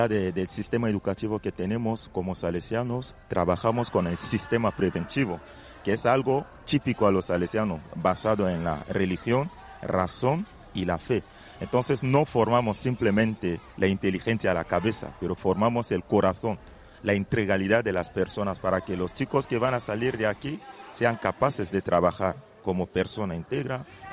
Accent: Bangui, Central African Republic; now in Madrid, Spain; Entonces, en mi tierra, pues hay tres comunidades salesianas. Y cuando era niño hice todo ahí, oratorio por la tarde, colegio por la mañana, la misa, era monaguillo ayudando.

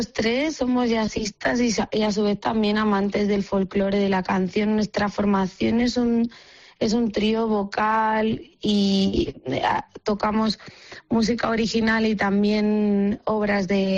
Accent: Madrid, Community of Madrid, Spain; pero no soy cubana, yo soy madrileña, de padres madrileños, abuelos algunos madrileños.

